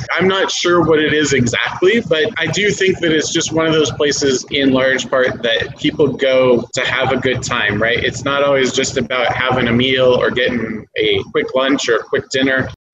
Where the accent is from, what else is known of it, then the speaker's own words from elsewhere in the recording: Denver, Colorado, United States; also born or lived in Wyoming; I grew up in Colorado. I was originally born in Wyoming, but grew up in the Denver area and been in Colorado most of my life.